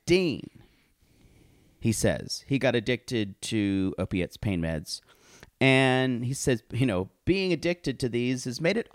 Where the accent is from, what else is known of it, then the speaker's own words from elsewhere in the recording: Missouri, United States; I'm a therapist from Missouri.